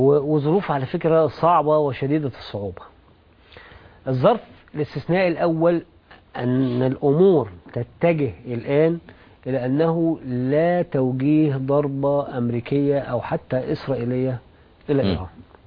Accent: Egypt; أنا كمصري

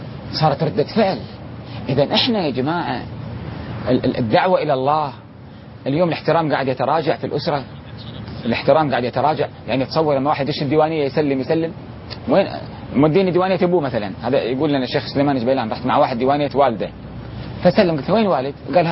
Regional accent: Kuwait; الكوتشين اللي هي عندنا في الكويت نسميها الجنجفة

